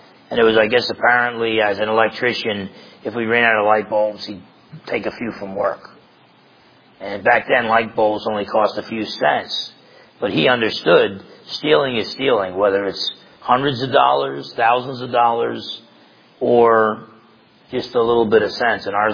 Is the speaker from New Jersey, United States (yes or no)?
yes; New Jersey, United States; I grew up in Essex County, New Jersey.